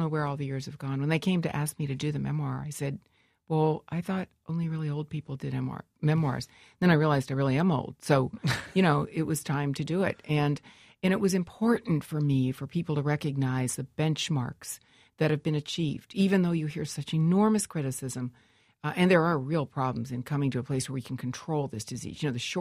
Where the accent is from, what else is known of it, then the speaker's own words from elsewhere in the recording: Peoria, Illinois, United States; You know, I'm from Peoria, and my father was a great small businessman